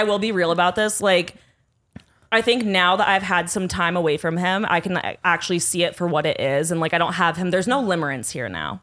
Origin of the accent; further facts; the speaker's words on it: Massachusetts, United States; I'm from Massachusetts.